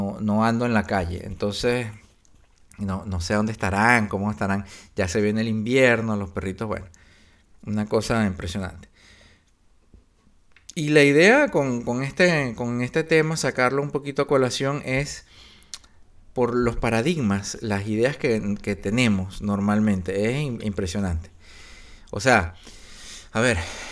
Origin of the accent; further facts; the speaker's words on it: Venezuela; Ojalá que en mi país, que en Venezuela, algún día se llegue a eso.